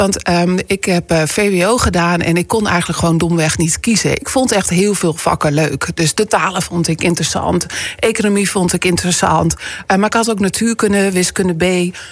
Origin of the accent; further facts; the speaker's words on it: Hardenberg, Overijssel, Netherlands; also born or lived in Groningen; Ik ben geboren Groningse. Ik ben opgegroeid in Hardenberg. Dus ik zeg ook wel eens, ik ben een beetje van de Neder-Saxe regio.